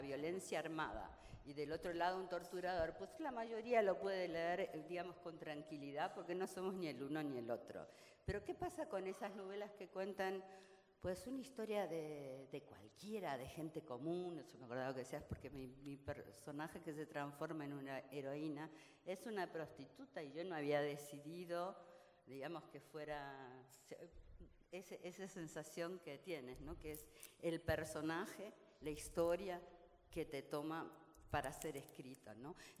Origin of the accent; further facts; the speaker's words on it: Argentina; also born or lived in Spain; yo vivía en España y escribí una novela, y como soy argentina